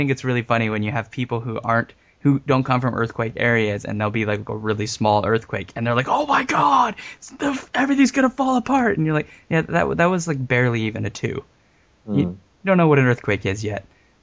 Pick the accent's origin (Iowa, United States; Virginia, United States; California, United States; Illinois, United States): California, United States; It's something that I'm from California, so we kind of...